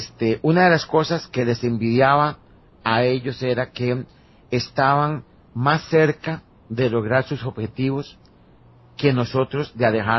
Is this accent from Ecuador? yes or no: no; Costa Rica; yo entiendo como costarricense